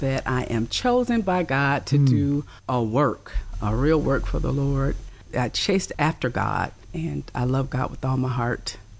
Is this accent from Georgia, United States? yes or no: no; Champaign, Illinois, United States; also born or lived in Mississippi; I was born here in Champaign, Urbana. Moved back and forth to Southern State, which was Mississippi.